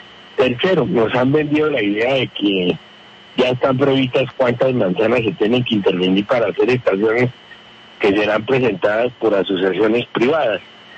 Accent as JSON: {"language": "Spanish", "region": "Bogotá", "country": "Colombia", "tie": "born or raised there", "said": "como bogotano de 69 años de estar aquí volteando por esta ciudad"}